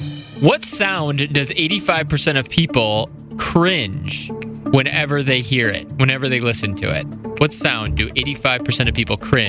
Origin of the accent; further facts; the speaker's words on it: Chicago, Illinois, United States; You know, my wife is originally from Florida, so when we moved back to Chicago, my hometown, I had introduced her to the wipers up thing.